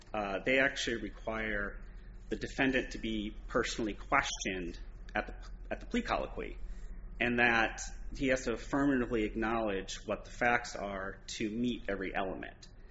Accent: Wisconsin, United States; You know, I'm from Wisconsin.

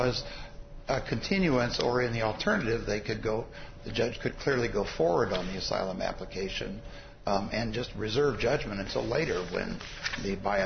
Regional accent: Rogers, Arkansas, United States; I'm from Rogers, Arkansas, and I'm representing the petitioners in this matter.

